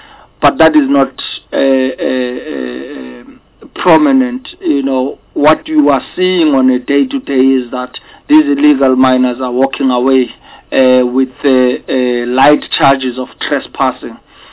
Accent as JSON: {"language": "English", "region": "Eastern Cape", "country": "South Africa", "said": "I mean, I come from the Eastern Cape in the former Transkei, and I've never heard of such a forum."}